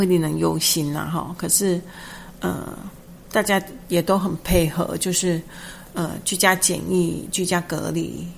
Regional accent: Taiwan; 因为身为台湾人而骄傲的感受

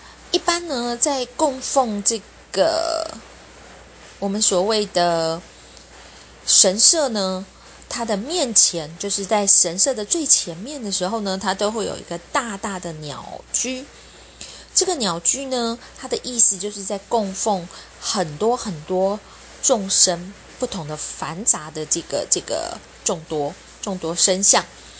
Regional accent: Taiwan; 我们台湾人是会特别谨慎的。

